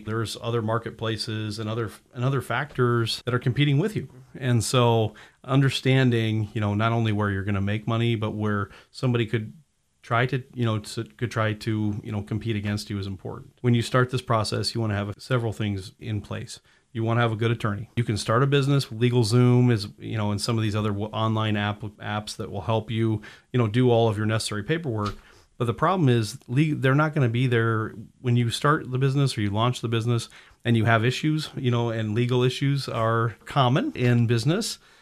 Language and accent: English; Perry, Iowa, United States; was kind of missing my hometown of Perry here.